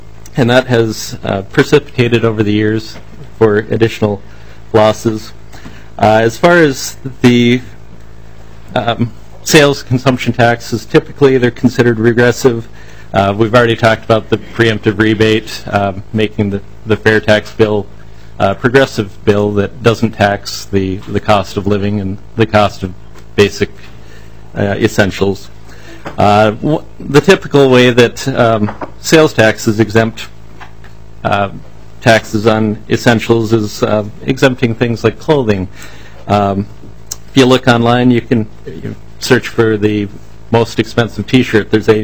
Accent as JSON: {"language": "English", "town": "Wabasha", "region": "Minnesota", "country": "United States", "said": "I'm from Wabasha."}